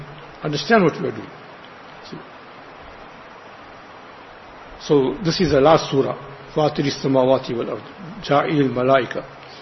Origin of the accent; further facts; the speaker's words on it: India; See, we came from India, came from the villages.